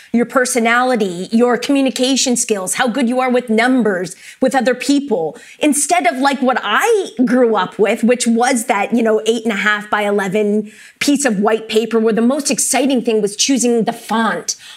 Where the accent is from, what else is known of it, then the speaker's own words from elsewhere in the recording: Canada; I'm Canadian